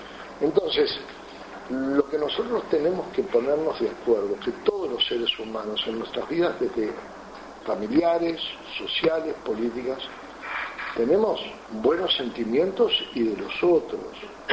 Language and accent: Spanish; Uruguay; los tamberos, que en mi país son los pequeños productores por excelencia. Nosotros le vendemos mucha leche a Brasil. Resulta que los tamberos de Río Grande do Sur armaron un lío y la leche uruguaya no entra.